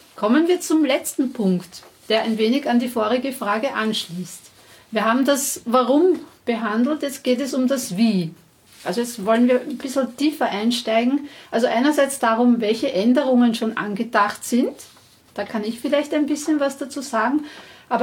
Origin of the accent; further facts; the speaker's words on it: Austria; wir haben das Du und das Sie bei uns in Österreich oder im deutschsprachigen Raum.